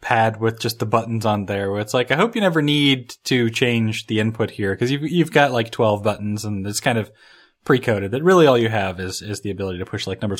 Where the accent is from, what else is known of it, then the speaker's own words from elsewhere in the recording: United States; I'm sorry for being an American. There's literally nothing I could do about it.